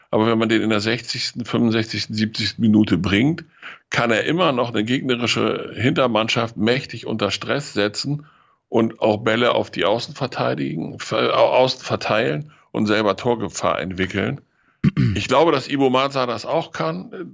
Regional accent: Lower Saxony, Germany; Ich freue mich schon auf das Hannover-Spiel am Freitag, weil ich hinfahren werde als Niedersachse.

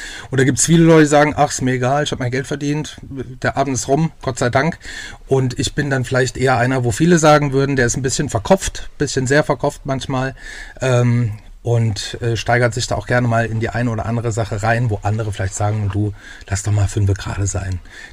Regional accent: Mainz, Rhineland-Palatinate, Germany; also born or lived in Altenburg; 40 Jahre alt, aus Mainz. Geboren in Altenburg in Thüringen, aber auch schon sehr, sehr lange in Rheinland-Pfalz, seit 1990.

